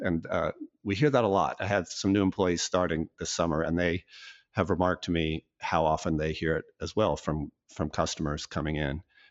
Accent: Kansas City, Missouri, United States; I grew up in Kansas City area.

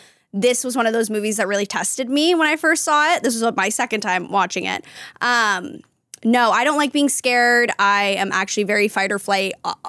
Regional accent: Los Angeles, California, United States; my mom was an actress, mm-hmm. and I grew up in Los Angeles and I grew up in showbiz.

